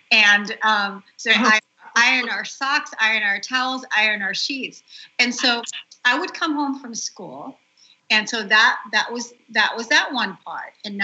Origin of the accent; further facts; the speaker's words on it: Germany; And I grew up in Germany.